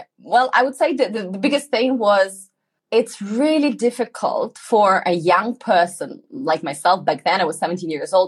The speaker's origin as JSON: {"language": "English", "town": "Vladivostok", "region": "Primorsky Krai", "country": "Russia", "tie": "born or raised there", "said": "Growing up in Vladivostok was really fun because we had a lot of multicultural kind of, you know, bridges and interaction"}